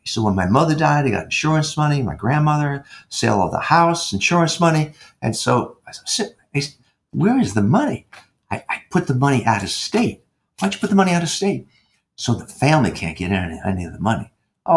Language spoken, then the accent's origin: English; New York, United States; New York? I was raised in New York as a kid.